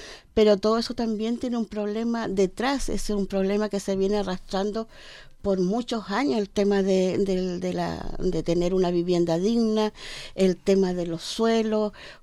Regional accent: Coronel, Biobío, Chile; del lugar donde yo nací y me crié en esa población.

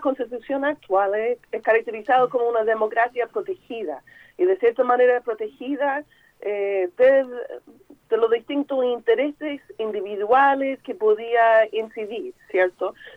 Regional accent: United States; soy de Estados Unidos

